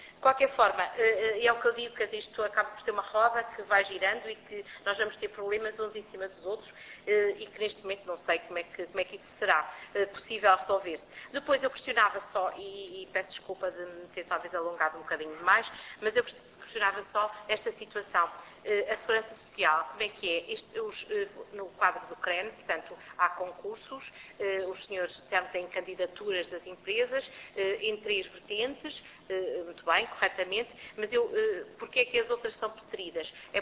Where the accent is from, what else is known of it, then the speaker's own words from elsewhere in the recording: Viseu, Portugal; porque eu sou de Viseu e portanto conheço bem a região